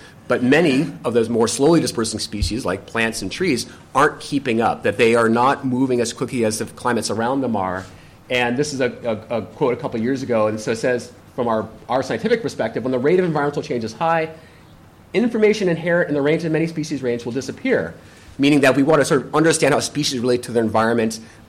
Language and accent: English; Wisconsin, United States; This is based from my home state of Wisconsin here.